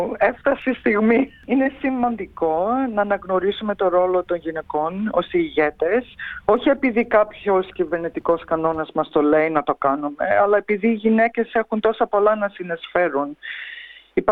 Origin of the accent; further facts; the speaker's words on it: Melbourne, Victoria, Australia; Παρόλο που γεννήθηκα και μεγάλωσα στη Μελβούνη, το αίμα που τρέχει στις φλέβες μου είναι πραγματικά ελληνικό.